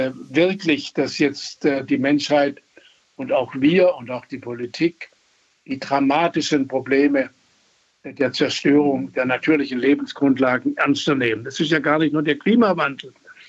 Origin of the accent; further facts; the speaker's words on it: Baden-Württemberg, Germany; Ich bin Protestant, ich stamme aus dem Schwarzwald